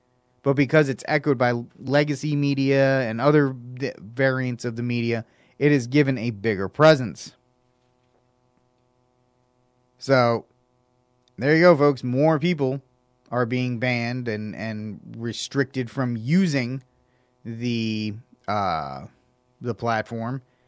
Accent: Texas, United States; Because it's just, in my opinion, as a Texan, that's just as bad.

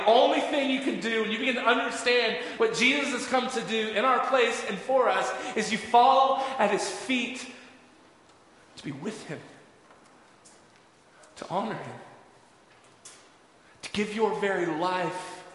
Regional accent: the South, United States; I grew up in the South. We had Easter pageants.

